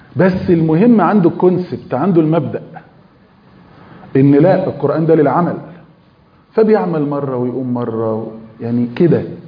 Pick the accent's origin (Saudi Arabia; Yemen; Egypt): Egypt; عندنا في مصر